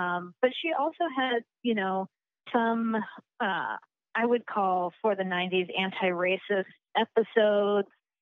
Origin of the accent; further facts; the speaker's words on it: Colorado, United States; I'm from Colorado and a big chunk of my family are Mormon, and Mormons are generally really conservative.